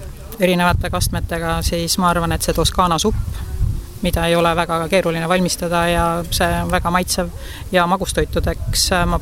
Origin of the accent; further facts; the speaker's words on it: Saare County, Estonia; kasutada siis meie kodusaare kohalike tooraineid.